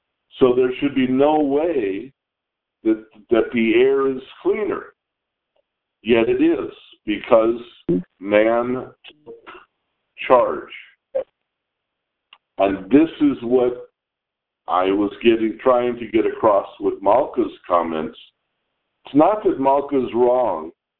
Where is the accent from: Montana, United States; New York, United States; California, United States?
California, United States; Los Angeles; I was born in Los Angeles. I lived my whole life in Los Angeles.